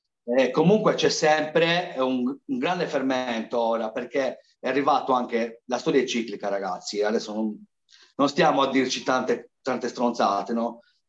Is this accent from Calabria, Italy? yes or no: no; Sardinia, Italy; Il problema, quello che dico sempre io, è che siamo sardi.